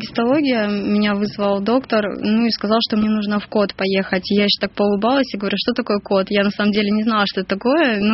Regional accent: Timashevsk, Krasnodar Krai, Russia; Я из города Тимашевска, Краснодарский край.

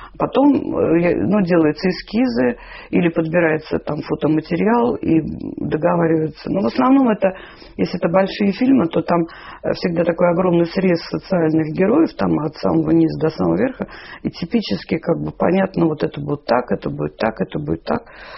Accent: Saint Petersburg, Russia; поскольку ленинградец, так я по-ленинградски работаю

